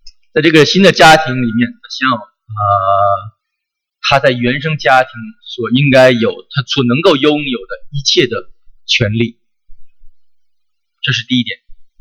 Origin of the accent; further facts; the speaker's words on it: Tianjin, China; accent: Tianjin; 就是我们天津话就是跟北方可能很多都是这样说，就是说过继